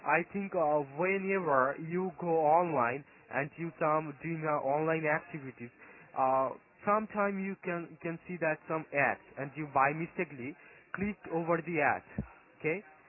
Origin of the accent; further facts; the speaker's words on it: Nagaland, India; Actually I'm from Nagaland, so that's why my accent is like that.